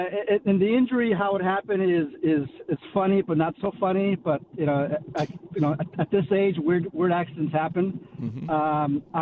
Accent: California, United States; I grew up in middle California.

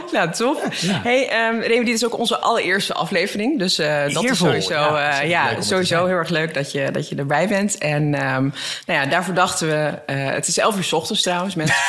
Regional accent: Groningen, Netherlands; also born or lived in Amsterdam; now in Soesterberg, Netherlands; Ja, ik kom van origine van het platteland van Groningen

